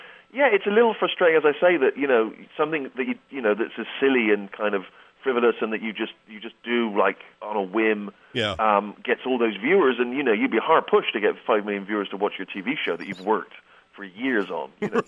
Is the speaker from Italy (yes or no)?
no; Bristol, South West England, United Kingdom; or he'd studied in my hometown of Bristol